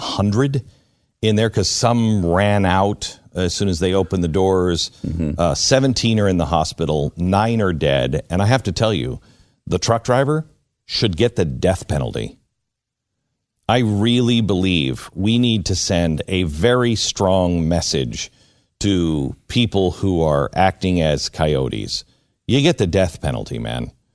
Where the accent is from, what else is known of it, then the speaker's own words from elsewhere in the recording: Mount Vernon, Washington, United States; I remember we grew up in Mount Vernon, Washington, at 202 Warren.